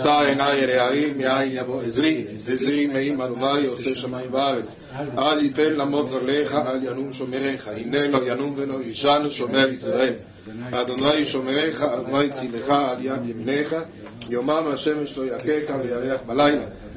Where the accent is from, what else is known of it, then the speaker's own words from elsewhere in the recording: Milan, Lombardy, Italy; moved away; Io sono un milanese all'estero da molti anni. Al di là del fatto che torno sempre volentieri nella mia città